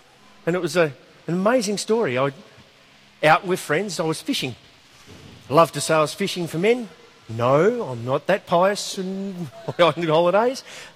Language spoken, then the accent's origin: English; Australia; And I'm an Aussie